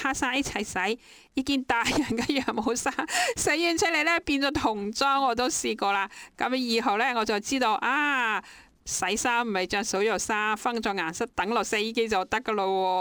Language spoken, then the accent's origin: Cantonese; Hong Kong; 我哋香港人咧最多都系用30度水去洗嘅啫